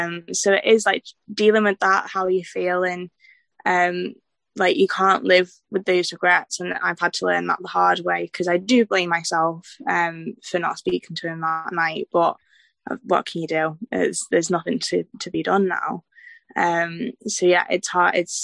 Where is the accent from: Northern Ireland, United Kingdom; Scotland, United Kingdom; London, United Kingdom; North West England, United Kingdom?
North West England, United Kingdom; Wirral; I'm 21, and I'm from the Wirral, which is near Liverpool